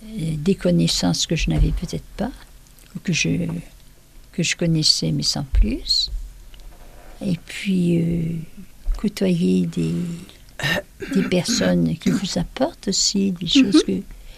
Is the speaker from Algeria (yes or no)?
yes; Constantine, Constantine Province, Algeria; born there; née le 29 janvier 1935, j'ai 83 ans, et je suis née à Constantine.